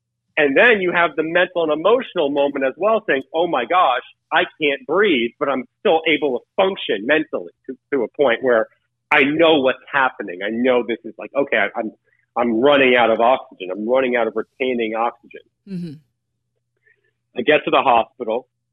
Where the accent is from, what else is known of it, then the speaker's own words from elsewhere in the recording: New York, United States; also born or lived in Los Angeles; I was new to this city. I'm originally from New York. I was living in Los Angeles at the time. So I'm new. I just got to LA a few months prior.